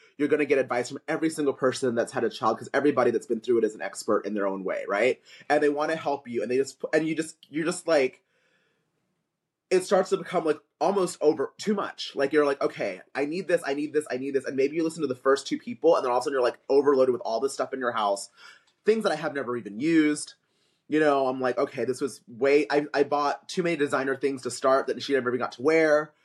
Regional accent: the South, United States; growing up in the South with my mother's influences

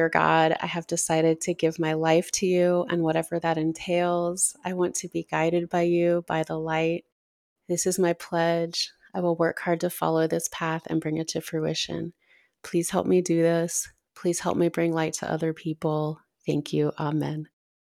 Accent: New Orleans, Louisiana, United States; now in Colorado, United States; I have a daughter, live in Colorado, but I'm from New Orleans.

